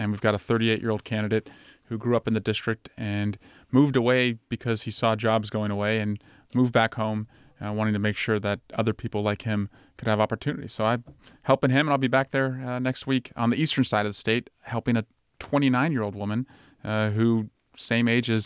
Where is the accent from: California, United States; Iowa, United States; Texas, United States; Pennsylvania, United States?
Iowa, United States; born there; moved away; I was born there. Yeah, I was born in Northwest Iowa.